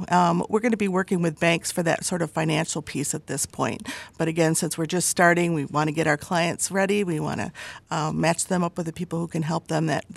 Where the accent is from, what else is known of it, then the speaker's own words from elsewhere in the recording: Michigan, United States; also born or lived in New York City; I was actually born and raised in Shiawassee County. And as many folks do, when high school is finished, they wanted to get out as soon as possible.